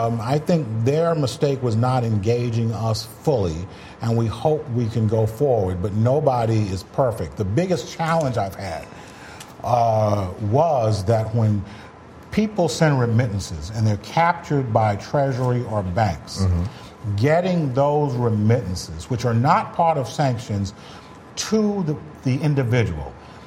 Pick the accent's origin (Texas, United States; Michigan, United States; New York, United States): New York, United States; Queens; also born or lived in Harlem; I was born in Harlem. We moved to Queens. I went to high school in Brooklyn, so I'm all parts.